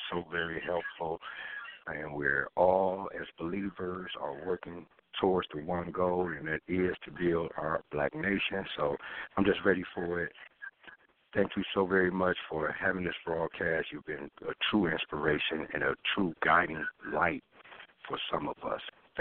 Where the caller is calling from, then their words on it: Cleveland, Ohio, United States; just calling from Cleveland, Ohio.